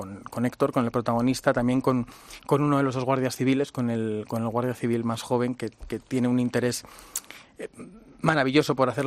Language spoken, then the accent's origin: Spanish; Zamora, Castile and León, Spain; now in Madrid, Spain; yo soy de Zamora, vengo a Madrid